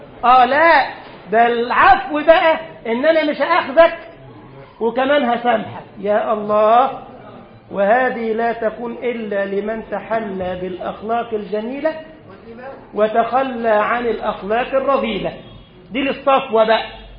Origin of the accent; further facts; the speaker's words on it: Egypt; في بلدنا مصر دي وما أكثر الفرعين على نهر النيل ده